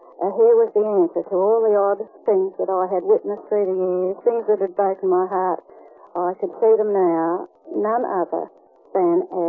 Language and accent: English; Adelaide, South Australia, Australia; and I'm from Adelaide.